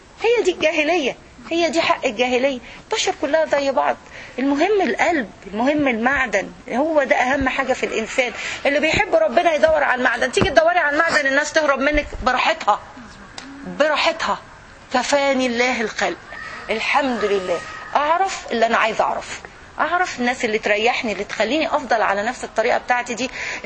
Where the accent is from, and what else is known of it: Syria; now in United States